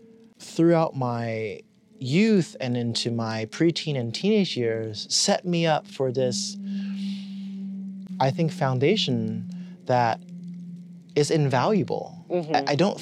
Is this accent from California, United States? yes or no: yes; California, United States; I think that's partially why a lot of us who maybe are born and raised in California or have spent significant time in this state often say we're from California.